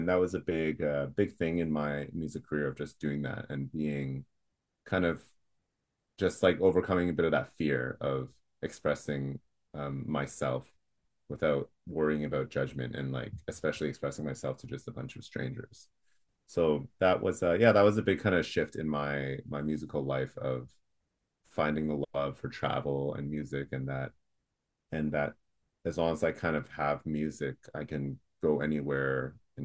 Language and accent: English; Mississauga, Ontario, Canada; also born or lived in Hong Kong; I'm a indie folk artist. That I'm originally from Hong Kong. That's where I was born, and I grew up in Mississauga, Ontario, so just outside of Toronto.